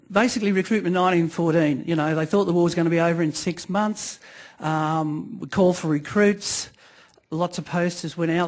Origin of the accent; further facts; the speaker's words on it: New South Wales, Australia; My people are the Gundungurra. I'm from the Blue Mountains in New South Wales.